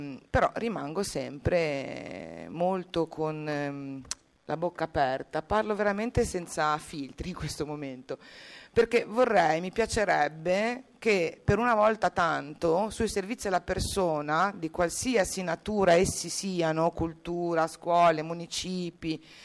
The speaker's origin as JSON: {"language": "Italian", "town": "Genoa", "region": "Liguria", "country": "Italy", "said": "Io come genovese non ero neanche a conoscenza di molte di queste iniziative"}